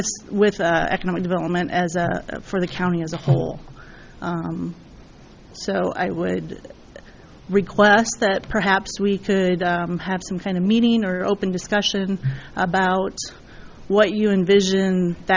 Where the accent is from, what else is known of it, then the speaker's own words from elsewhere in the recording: Iowa, United States; I grew up in Eastern Iowa, but graduated from Iowa State.